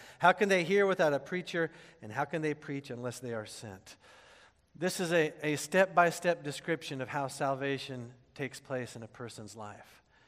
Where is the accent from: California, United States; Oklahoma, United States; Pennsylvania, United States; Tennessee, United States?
Oklahoma, United States; Oklahoma City; I'm from Oklahoma City. The airport in Oklahoma City, Will Rogers Airport, is named after a guy who died in a plane crash.